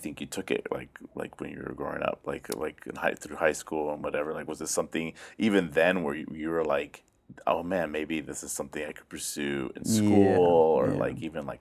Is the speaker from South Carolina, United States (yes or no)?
no; San Diego, California, United States; So I'm from San Diego.